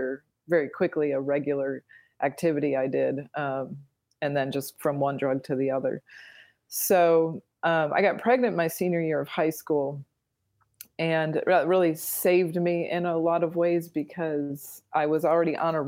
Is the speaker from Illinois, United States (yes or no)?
no; Milwaukee, Wisconsin, United States; Well, I grew up in Milwaukee, Wisconsin, and really had a great childhood in many ways.